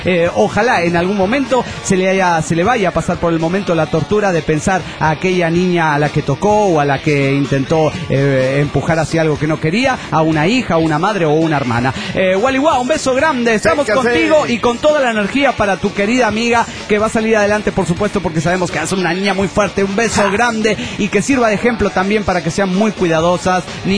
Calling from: Puebla, Mexico; de Puebla, México.

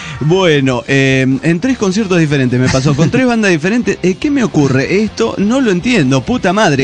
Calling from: Guadalajara, Jalisco, Mexico; de Guadalajara.

